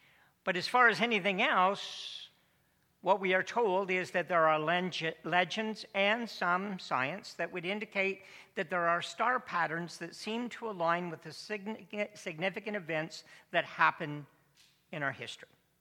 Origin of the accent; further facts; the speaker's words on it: Simcoe, Ontario, Canada; including my hometown of Simcoe